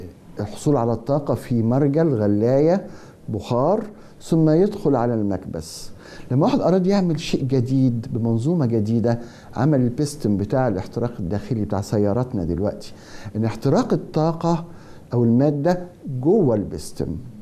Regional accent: Egypt; لا أدري إذا كان جو الحلقات الديني يسمح بنكتة، وإحنا كمصريين يعني تخدم الفكرة

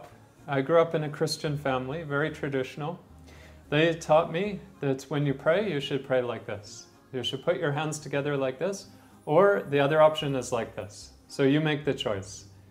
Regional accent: Canada; I'm from Canada. I'm 33 years old. I have a degree in information technology. And alhamdulillah, I'm Muslim.

